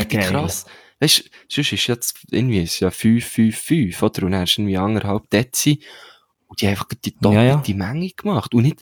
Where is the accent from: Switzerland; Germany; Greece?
Switzerland; wir sind Schweizer.